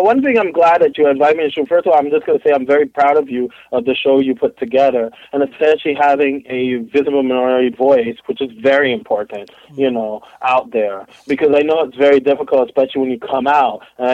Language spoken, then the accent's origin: English; Montreal, Quebec, Canada; now in Toronto, Canada; I'm in Toronto, Canada. I'm originally from Montreal. I left Montreal 10 years ago, and I came to Toronto.